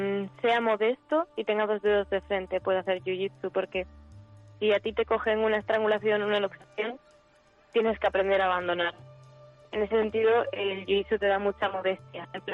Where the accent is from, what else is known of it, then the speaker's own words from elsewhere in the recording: Cartagena, Region of Murcia, Spain; now in Madrid, Spain; Bueno, pues yo vengo de Cartagena. Ahora mismo estoy en Madrid